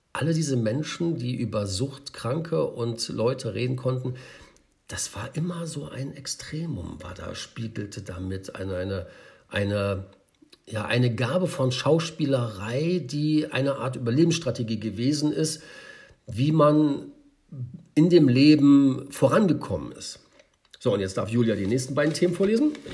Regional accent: Germany; ich bin ja hier in Deutschland groß geworden.

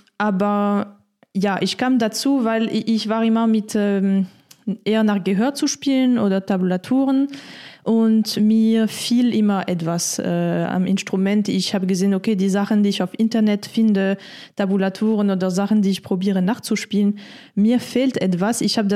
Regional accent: France; German is a second language; now in Germany; natürlich Frankreich, das ist meine Heimat, aber das ist auch dann quasi jetzt zu Familie verbunden und mittlerweile auch Urlaub.

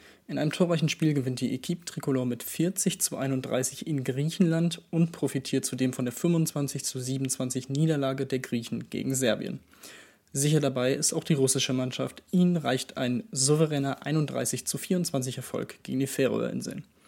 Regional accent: Heidelberg, Baden-Württemberg, Germany; Ich komme aus Heidelberg, für mich hat es schon immer eine große Rolle gespielt, in der Heimat bleiben zu können.

